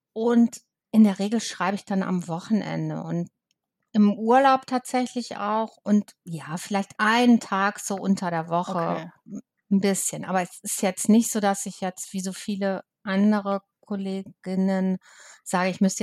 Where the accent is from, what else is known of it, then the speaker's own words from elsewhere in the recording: Hamburg, Germany; Ich komme ja aus dem Norden, aus Hamburg, war auch viel auf Sylt, also von Kindheit an, also von Säuglingen halt an tatsächlich.